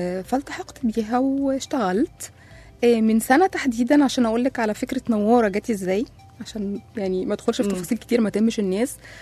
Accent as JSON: {"language": "Arabic", "country": "Egypt", "said": "أنا صحفية مصرية"}